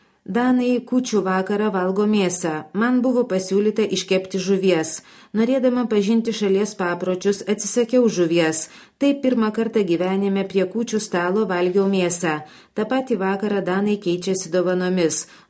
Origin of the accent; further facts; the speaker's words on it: Klaipėda, Klaipėda County, Lithuania; Esu klaipėdietė, šitas miestas man patinka.